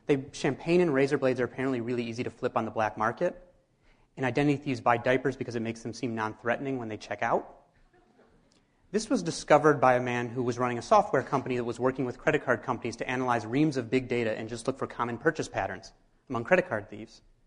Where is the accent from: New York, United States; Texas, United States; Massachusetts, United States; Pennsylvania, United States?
New York, United States; Brooklyn; Howdy. You like to get that? I'm from Brooklyn, so that's a novelty where I'm from.